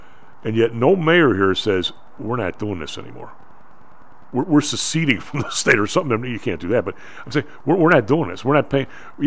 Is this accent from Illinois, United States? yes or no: yes; Evergreen Park, Illinois, United States; also born or lived in Chicago; I grew up in Evergreen Park. You know, well, I was back in the yards, but then Evergreen Park.